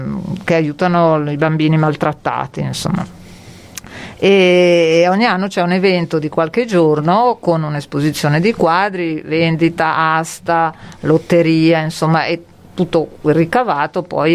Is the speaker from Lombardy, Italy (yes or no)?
yes; Milan, Lombardy, Italy; born there; a Milano, la mia città natale